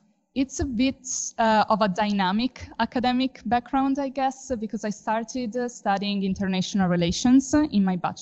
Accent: Italy; now in Bangkok, Thailand; Since I come from Italy, my family is struggling way more than me right now. I think in Bangkok, we are kind of lucky compared to other places.

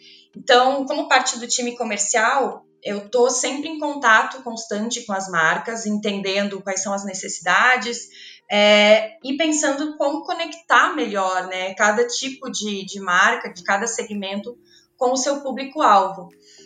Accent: Rio Grande do Sul, Brazil; now in São Paulo, Brazil; eu sou gaúcha, mas moro em São Paulo.

